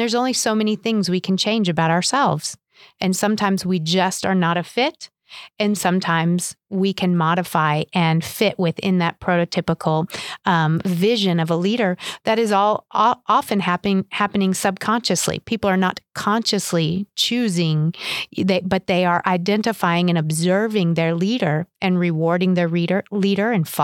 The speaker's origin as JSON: {"language": "English", "town": "Albuquerque", "region": "New Mexico", "country": "United States", "tie": "born or raised there", "said": "My childhood growing up in Albuquerque and my academic background and my career and my position"}